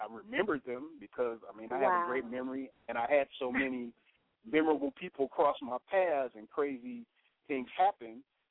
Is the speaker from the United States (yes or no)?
yes; Chicago, Illinois, United States; I'm a music historian, born and raised in Chicago, and worked in radio in college as well as in Chicago at a radio station called WGCI, and Indianapolis at a radio station called WTLC, and Dallas at KKDA-FM.